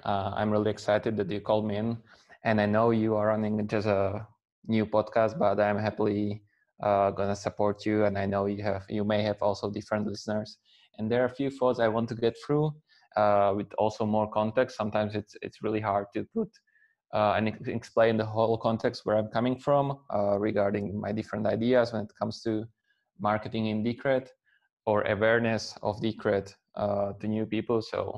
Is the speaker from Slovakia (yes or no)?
yes; Slovakia; also born or lived in Berlin; now in Switzerland; So I'm originally from Slovakia, but I'm living in Switzerland. I've been moving, through some cities in the last 3 years. So first I moved to Zurich, then I went to Berlin.